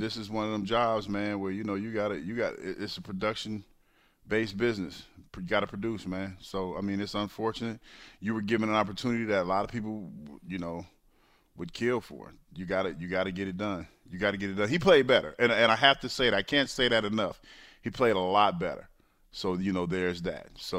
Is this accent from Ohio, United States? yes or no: yes; Ohio, United States; I'm a Cleveland fan. I grew up in Ohio